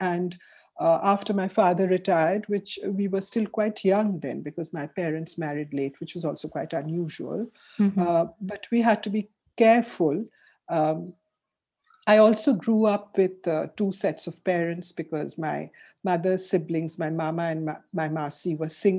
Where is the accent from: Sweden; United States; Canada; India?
India; Kolkata, West Bengal; Okay, so I grew up in Calcutta, which we now know as Kolkata, but it's still Calcutta for me.